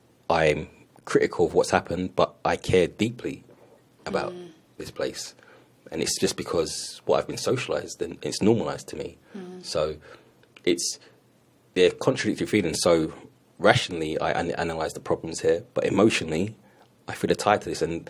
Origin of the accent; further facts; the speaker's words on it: United Kingdom; It has a kind of power to it to say that I'm British.